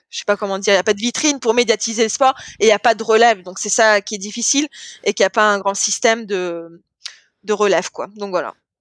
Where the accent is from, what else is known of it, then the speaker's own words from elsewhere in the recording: France; En plus, comme je suis française